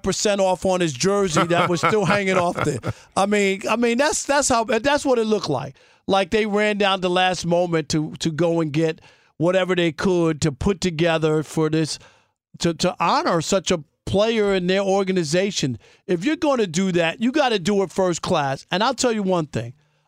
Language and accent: English; Queens, New York, United States; I remember growing up in Queens and growing up as a Mets fan